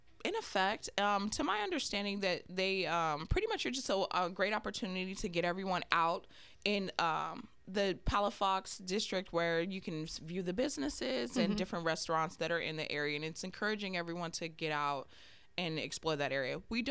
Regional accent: California, United States; I went to school in New York. I'm from California

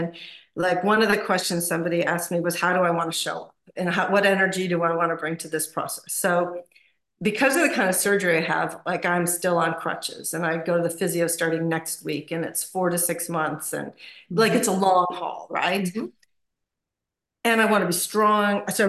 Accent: United States; now in New Zealand; So I was born in the States and I live in New Zealand now.

